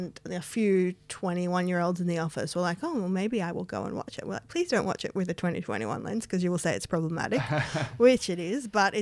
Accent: New South Wales, Australia; we went to my hometown.

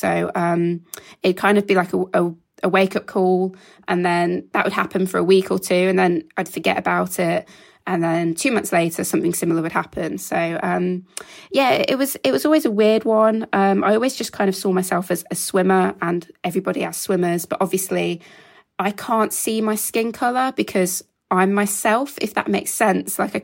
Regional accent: Birmingham, West Midlands, United Kingdom; I'm from Birmingham, so a very diverse area at school, like just different mixes, different cultures.

